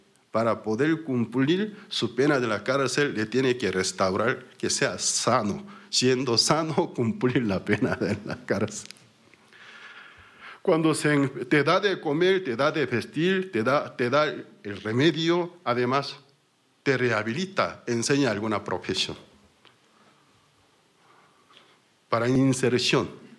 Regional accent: South Korea; Spanish is a second language; En mi país, Corea del Sur, vivir en la cárcel es algo de lujo, en verdad.

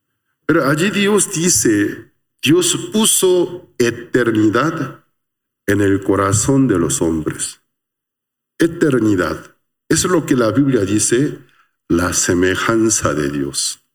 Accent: South Korea; Yo también cada cierto tiempo visito a mi país de origen, Corea del Sur. Tengo cierta añoranza

